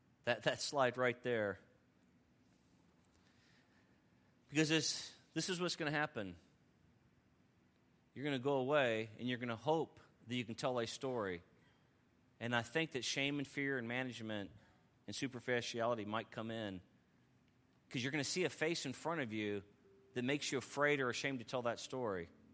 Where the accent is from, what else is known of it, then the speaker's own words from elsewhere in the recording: California, United States; I was like, I was raised in California.